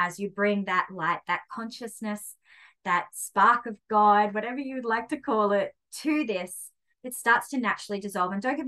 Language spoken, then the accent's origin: English; Australia; I am a swearer. I am Australian